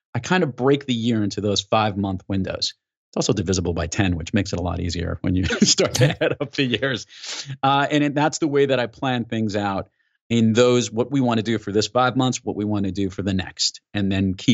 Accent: New York, United States; I'm from New York. I talk with my hands all the time.

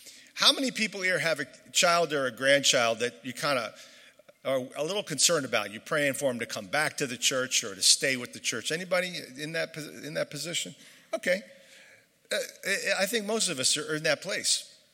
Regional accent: Providence, Rhode Island, United States; I would say, well, I'm Italian, I'm Irish, and I'm from Providence.

